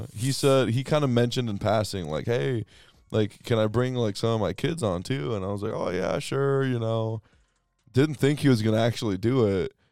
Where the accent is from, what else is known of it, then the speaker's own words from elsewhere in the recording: Texas, United States; I'm from Texas.